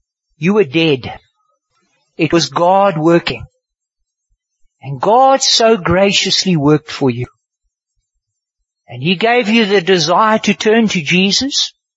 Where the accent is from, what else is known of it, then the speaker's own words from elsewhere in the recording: Boksburg, Gauteng, South Africa; When I was a little boy growing up in Boksburg